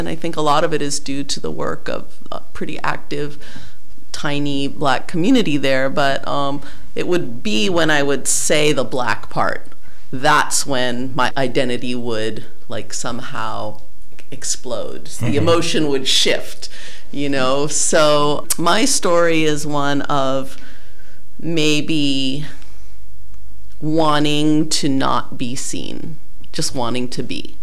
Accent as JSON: {"language": "English", "region": "Hawaii", "country": "United States", "tie": "born or raised there", "said": "Yeah, well, growing up in Hawaii, at the time I grew up, which I was in elementary in like the 70s"}